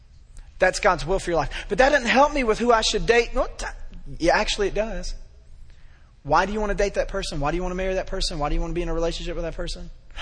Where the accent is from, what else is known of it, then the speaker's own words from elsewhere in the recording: Memphis, Tennessee, United States; Listen, I'm from Memphis.